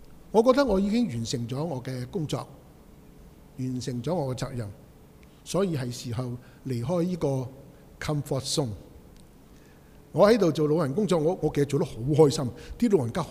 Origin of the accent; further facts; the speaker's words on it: Guangdong, China; 但系唔知点解我哋广东人就将佢讲成咩嘅闹松佬